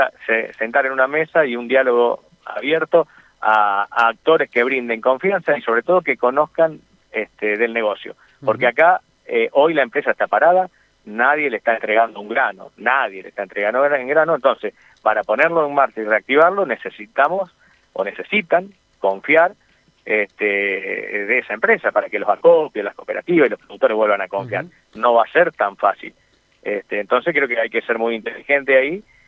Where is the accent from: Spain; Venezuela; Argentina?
Argentina; Santa Fe; A ver, uno como santafesino